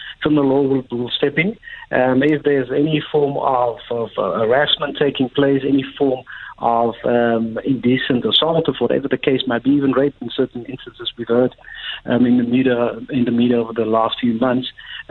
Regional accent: South Africa; the only thing we can do as South Africans

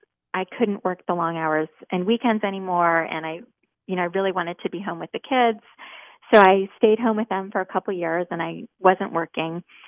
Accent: Reston, Virginia, United States; So I grew up in Reston, Virginia, which is in the Washington D.C. area.

